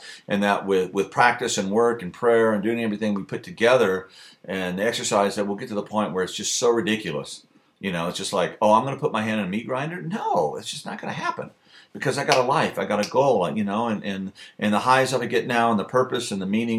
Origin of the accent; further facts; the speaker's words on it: Mexico; And I grew up in Mexico, so I've seen a lot of Mayan ruins, a lot of ruins in general.